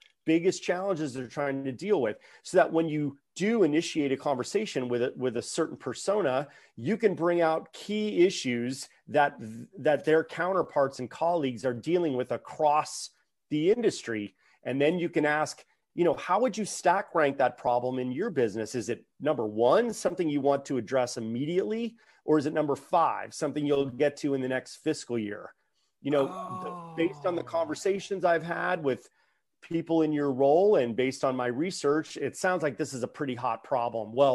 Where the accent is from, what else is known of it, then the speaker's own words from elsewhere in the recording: California, United States; And I am from the Bay Area. And so, I knew about all the companies in Silicon Valley that were popping up.